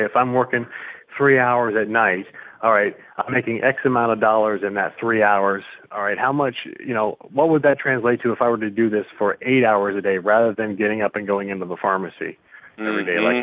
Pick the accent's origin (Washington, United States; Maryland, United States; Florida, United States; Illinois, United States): Florida, United States; Fort Lauderdale; now in Tennessee, United States; We moved here just over 5 years ago. We moved here from Fort Lauderdale, Florida, where I grew up my whole life, because I got a couple of kids.